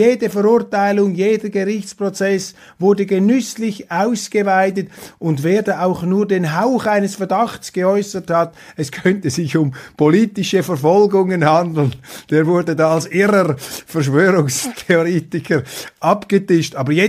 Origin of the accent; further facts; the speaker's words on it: Switzerland; Ich bin als Schweizer Demokrat entschieden der Auffassung